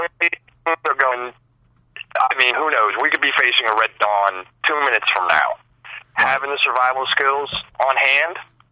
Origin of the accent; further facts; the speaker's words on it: Florida, United States; I hung out with a bunch of Vietnam vets growing up in the Everglades